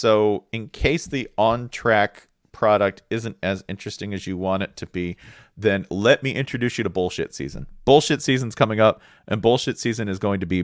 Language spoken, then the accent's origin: English; United States; Wouldn't refer to him anyway because I'm American.